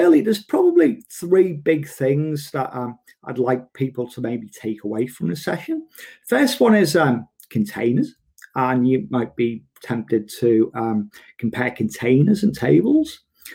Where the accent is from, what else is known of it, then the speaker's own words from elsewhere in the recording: Brisbane, Queensland, Australia; from Brisbane, Australia.